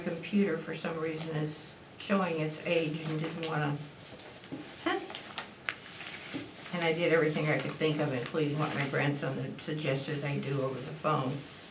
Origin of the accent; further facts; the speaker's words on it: Louisiana, United States; Well, I came up here in June of 1959 to visit relatives. I'm from Louisiana.